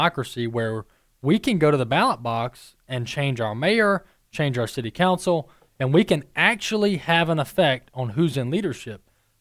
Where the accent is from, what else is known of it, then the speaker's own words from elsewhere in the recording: United States; Yeah, and as an American, I look at this